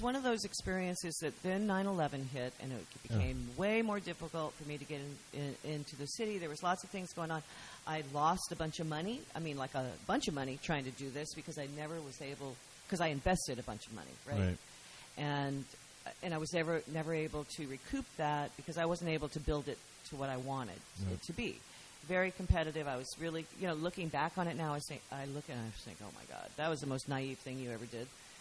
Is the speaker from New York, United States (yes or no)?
no; Arkansas, United States; And because I'm from Arkansas